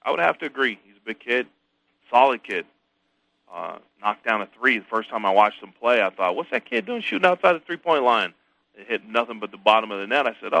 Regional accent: Indiana, United States; Little bit about the Midwest guys, I'll tell you. You know, I'm from Indiana.

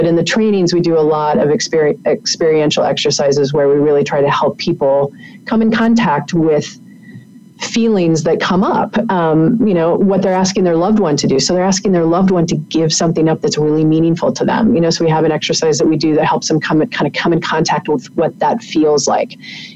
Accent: Kansas, United States; I grew up in Kansas in the middle of nowhere and there's no resources

